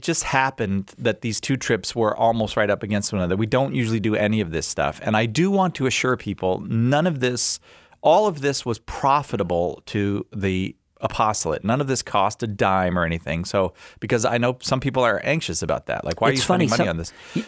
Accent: United States; And I say this as an American whose our court system fails constantly.

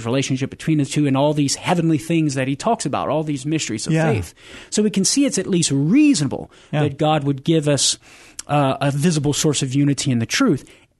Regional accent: Crowley, Louisiana, United States; Not too far, just a little bit west of where I grew up in Crowley.

